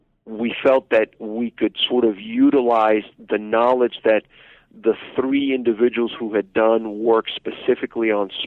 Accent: Miami, Florida, United States; particularly because I grew up in Little Havana in Miami, and I would listen to the games of the Miami Dolphins

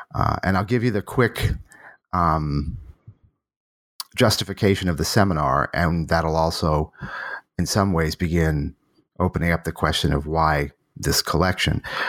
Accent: Boston, Massachusetts, United States; born there; I was born in Boston, was a typical sort of what you might call classical music nerd, very interested in art music.

